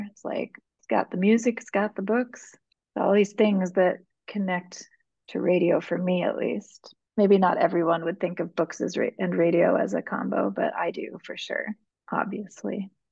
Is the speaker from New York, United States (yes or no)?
yes; Hudson, New York, United States